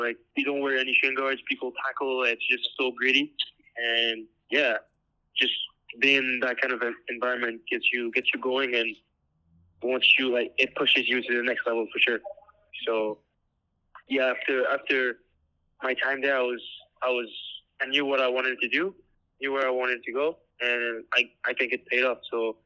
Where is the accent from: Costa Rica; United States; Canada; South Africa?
Canada; I'm a Canadian